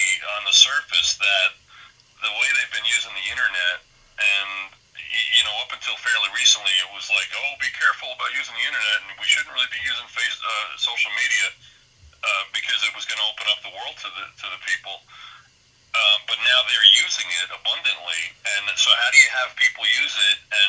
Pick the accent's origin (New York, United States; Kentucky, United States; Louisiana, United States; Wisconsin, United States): New York, United States; now in Montana, United States; It's not like where I grew up in New York, where it's like you get in your car and you drive 5 minutes and you're in the next town.